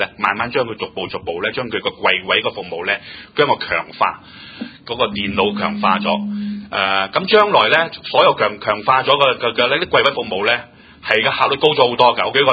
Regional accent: Wong Tai Sin, Kowloon, Hong Kong; 以前我都係黃大仙人嚟嘅，

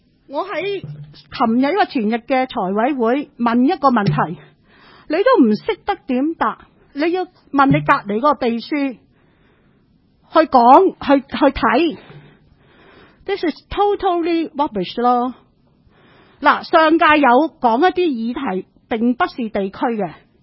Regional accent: Hong Kong; 我們還要是幫香港人去爭取一些我們影響我們香港人的

